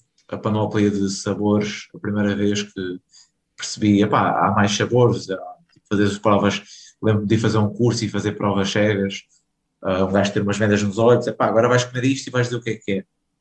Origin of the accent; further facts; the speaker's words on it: Setúbal, Portugal; moved away as an adult; Sim, nasci e criado em Setúbal, toda a minha infância e juventude, até aos meus 24, quando saí para Lisboa.